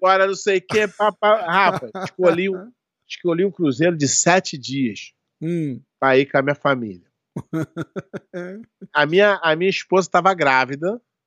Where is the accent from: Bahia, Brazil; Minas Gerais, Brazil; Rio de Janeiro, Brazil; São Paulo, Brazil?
Rio de Janeiro, Brazil; porra, eu sou brasileiro do Rio de Janeiro, não vou cair nessa, não.